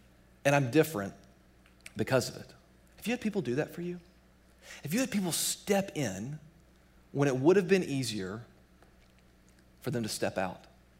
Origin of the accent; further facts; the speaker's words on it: Georgia, United States; Well, I'm from Georgia, so I'm really excited about this football game tomorrow night.